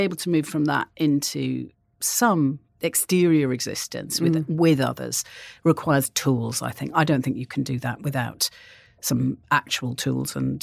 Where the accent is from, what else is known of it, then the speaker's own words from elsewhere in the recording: Wales, United Kingdom; I grew up in North Wales and I had a very idyllic childhood.